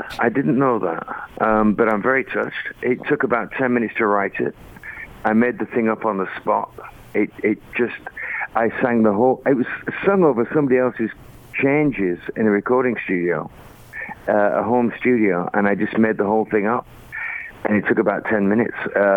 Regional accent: United Kingdom; I've done that since I was a kid. I mean, it's just part of being British.

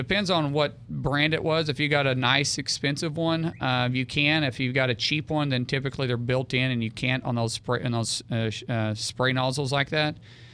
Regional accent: Oklahoma, United States; But I took it for granted until I came back, and I realized it, and I was like, man, glad I'm from Oklahoma.

